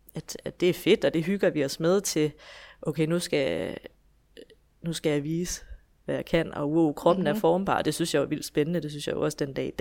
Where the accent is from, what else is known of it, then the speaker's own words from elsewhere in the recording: Esbjerg, Region of Southern Denmark, Denmark; Ja, jeg kommer fra Esbjerg, hvor jeg bor i hus med min mand